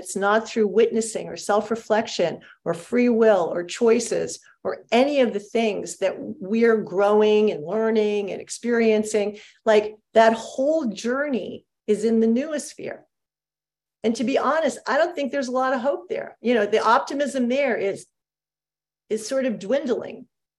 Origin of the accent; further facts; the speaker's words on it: New York, United States; I'm from New York, so you have to forgive that I can get a little challenging at times.